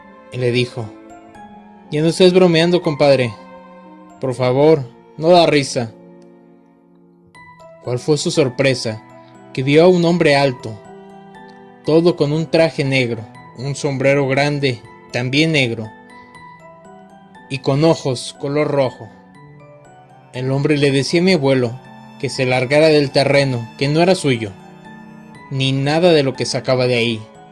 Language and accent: Spanish; San Luis Potosí, Mexico; Nosotros somos de San Luis Potosí, en un rancho muy alejado de la ciudad.